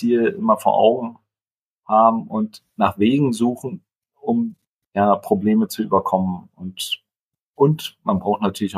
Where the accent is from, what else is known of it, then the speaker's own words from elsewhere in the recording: Germany; ich bin in der DDR groß geworden